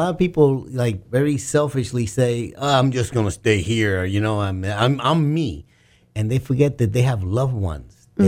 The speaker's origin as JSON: {"language": "English", "region": "New York", "country": "United States", "tie": "born there", "said": "hey, man, I was born in the Bronx in New York, you know."}